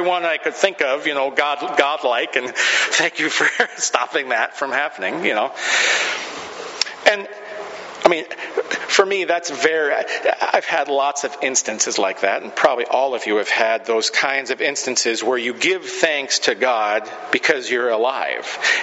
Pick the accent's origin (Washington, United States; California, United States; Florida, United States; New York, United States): Washington, United States; Camano Island; I think of an incident when I was growing up on Camano Island, and I was about 11 or 12